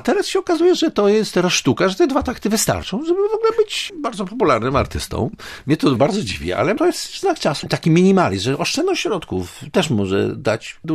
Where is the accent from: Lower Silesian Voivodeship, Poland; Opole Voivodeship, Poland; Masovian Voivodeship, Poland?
Lower Silesian Voivodeship, Poland; Wałbrzych; born there; Sam się urodziłem w Wałbrzychu.